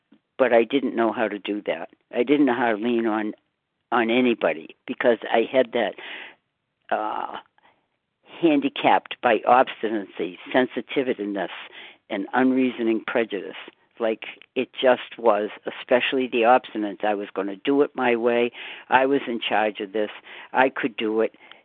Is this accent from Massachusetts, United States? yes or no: yes; Walpole, Massachusetts, United States; I'm from Walpole, Massachusetts